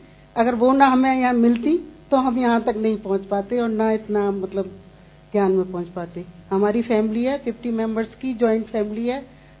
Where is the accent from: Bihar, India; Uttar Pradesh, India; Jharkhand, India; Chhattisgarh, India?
Uttar Pradesh, India; Firozabad; मैं फिरोजाबाद से हूँ